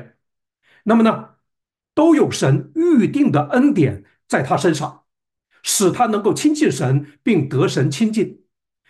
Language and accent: Chinese; China; 那按照我们中国人呢的习惯我记得当我小的时候，一过完正月15，大人就要说了，说你要收心了